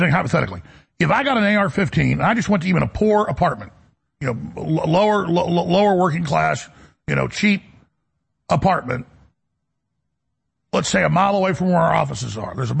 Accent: Dallas, Texas, United States; born or raised there

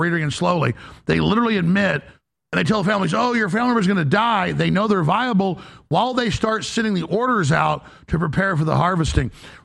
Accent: Dallas, Texas, United States; He owned dental offices in Dallas and in Mesquite when I grew up in Dallas.

